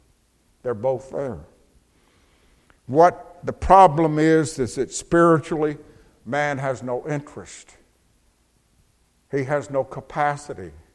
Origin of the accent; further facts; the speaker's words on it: Alabama, United States; Of course, I'm from North Alabama anyway, you know.